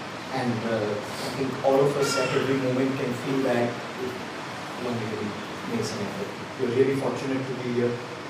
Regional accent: Puducherry, India; I grew up in Sri Aurobindo Ashram. And I lived there for 20 of my formative years.

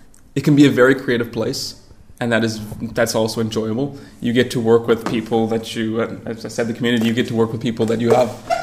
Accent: Chicago, Illinois, United States; now in Auroville, India; I'm originated from the United States, born and raised in Chicago.

